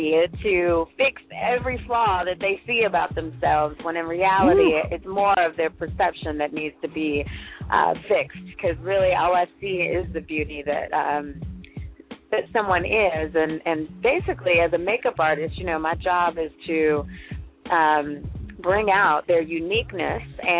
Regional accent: Chicago, Illinois, United States; now in California, United States; So I started my career when I moved out to California from Chicago, Chi-Town.

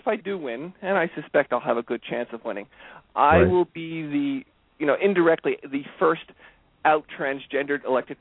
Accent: New York, United States; I grew up on Long Island, and we had a little plot like everybody else did.

